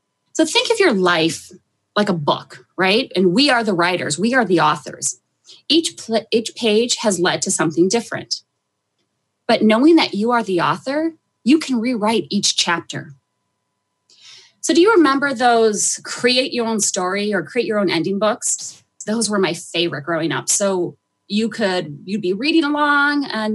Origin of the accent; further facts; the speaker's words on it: Midwest, United States; I'm a Midwesterner, not loving being a Midwesterner right now with all the snow that we've been getting.